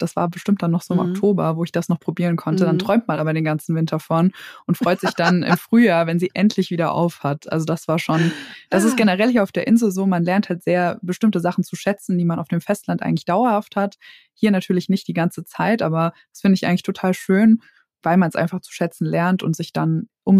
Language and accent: German; Hesse, Germany; now in Wangerooge, Germany; Ich komme eigentlich aus Südhessen, also ich bin nicht in der Nähe vom Meer aufgewachsen